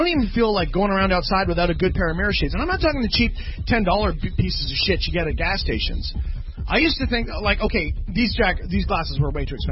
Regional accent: United States; Yeah, we don't do war crimes. We're American.

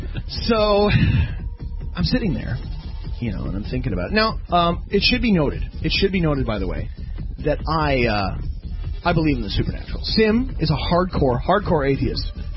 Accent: Vancouver, British Columbia, Canada; We're from Canada. We drove down here from Vancouver.

